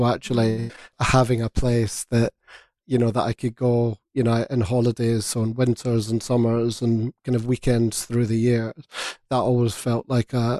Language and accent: English; Glasgow, Scotland, United Kingdom; I grew up in Glasgow